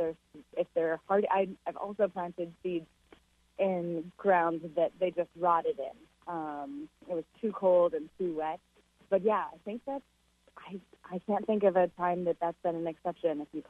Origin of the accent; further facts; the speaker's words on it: New York, United States; Even though I grew up here in the Finger Lakes, I spent over a decade not here, working on other farms, growing organic seed before moving back and starting Fruition in 2012.